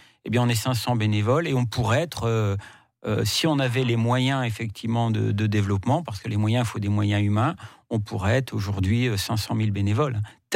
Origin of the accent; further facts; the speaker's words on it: Hauts-de-France, France; alors moi je travaillais sur Paris, même si je suis ch'ti, hein